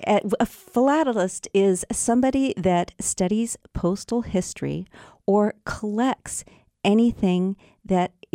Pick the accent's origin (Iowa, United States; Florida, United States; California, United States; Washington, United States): California, United States; Chico; because My Hometown Chico is the title of two of my other books. And I'm local, born and raised here. I love the history of Chico.